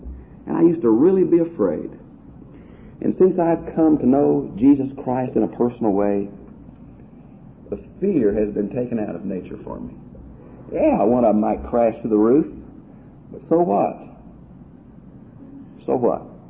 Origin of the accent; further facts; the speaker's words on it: Houston, Texas, United States; I have lived out here that long, I guess, but I'm from Houston, and I have certainly seen the hurricanes.